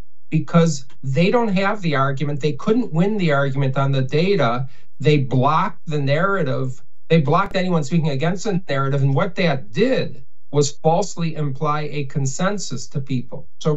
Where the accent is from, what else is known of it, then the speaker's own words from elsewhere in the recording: United States; And, you know, I'm an American. It's my country.